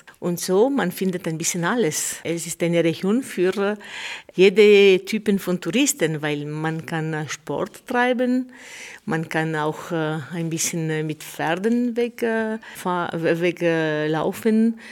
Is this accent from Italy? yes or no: yes; Aosta Valley, Italy; German is a second language; So, ich bin hier in Aosta geboren, aber ich habe immer im Monte Rosa Gebiet gewohnt, um 1300 Meter hoch.